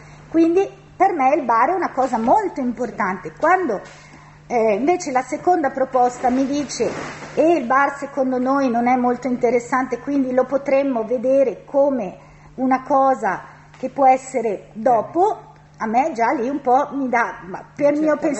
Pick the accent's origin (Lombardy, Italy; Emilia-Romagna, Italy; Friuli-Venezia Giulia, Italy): Lombardy, Italy; Desenzano; io sono di Desenzano